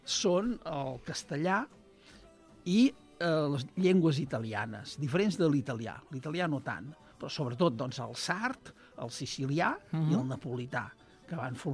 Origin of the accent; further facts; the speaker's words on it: Catalonia, Spain; cuic o cuit, que és com se deia quan jo era petit al Camp de Tarragona